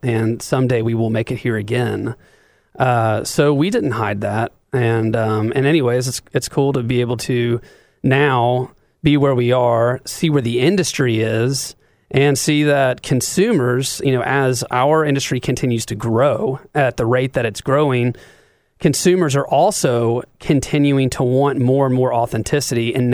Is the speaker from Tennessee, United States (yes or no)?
yes; Chattanooga, Tennessee, United States; I was born and raised here in Chattanooga.